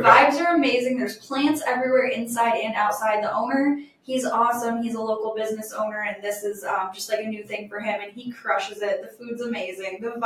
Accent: New York, United States; I'm from New York, New York State, not the city.

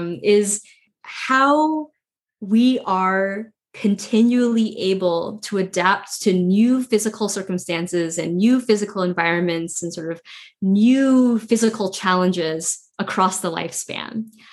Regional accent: Phoenix, Arizona, United States; this describes my hometown in Phoenix, Arizona

